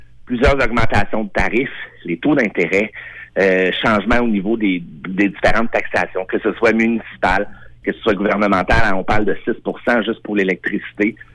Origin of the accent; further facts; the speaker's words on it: Quebec, Canada; Moi, je suis natif des cantons de l'Est, donc je suis venu voir ma famille.